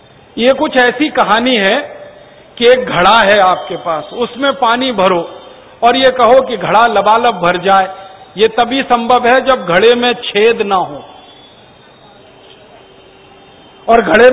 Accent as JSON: {"language": "Hindi", "region": "Uttar Pradesh", "country": "India", "tie": "born there", "said": "मेरा जन्म उत्तर प्रदेश में हुआ, आपका पड़ोस में।"}